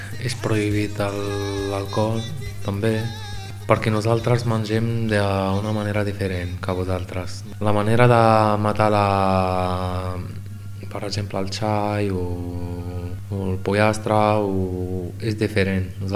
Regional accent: Rabat, Rabat-Salé-Kénitra, Morocco; now in Spain; bueno, tinc 30 anys, soc del Marroc i soc de la capital, a Rabat.

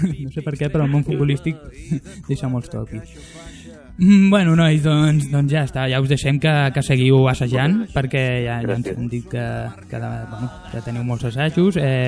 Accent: Sant Feliu de Codines, Catalonia, Spain; nosaltres som de Sant Feliu de Codines, que és un poble que on està el monestir de Sant Miquel del Fai.

